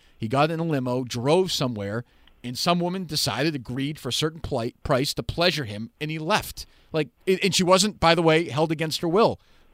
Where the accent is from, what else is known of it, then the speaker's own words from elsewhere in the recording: Boston, Massachusetts, United States; obviously I'm from Boston.